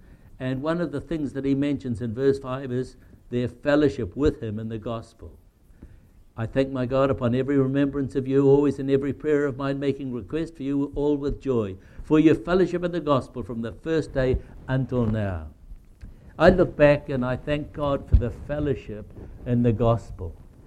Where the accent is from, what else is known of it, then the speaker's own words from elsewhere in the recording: Gisborne, New Zealand; I come from Gisborne, New Zealand.